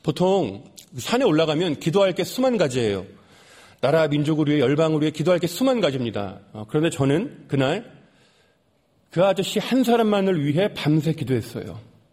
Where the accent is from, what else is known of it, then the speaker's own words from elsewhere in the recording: Chuncheon, Gangwon, South Korea; 제가 그 신학생 때 주말이면 제 고향 강원도 춘천에 내려가서 고향 교회에서 매주마다 봉사를 합니다.